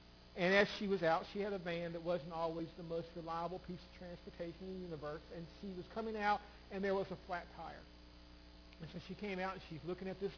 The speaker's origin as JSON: {"language": "English", "country": "United States", "tie": "born or raised there", "said": "I was raised in America, the home of the free, the land of the brave. I've been here for 52 years"}